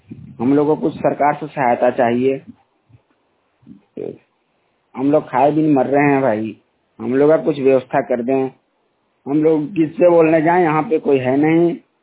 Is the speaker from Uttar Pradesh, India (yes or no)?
no; Bhawnathpur, Jharkhand, India; now in Bhiwadi, India; झारखंड का रहने वाला और ग्राम सिंगीताली पोस्ट चपरी थाना भवनाथपुर जिला गढ़वा।